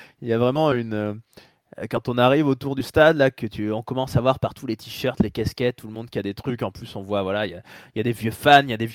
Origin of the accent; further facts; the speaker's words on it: Bordeaux, Nouvelle-Aquitaine, France; moi, je suis de Bordeaux, donc live à Toulouse, c'était idéal.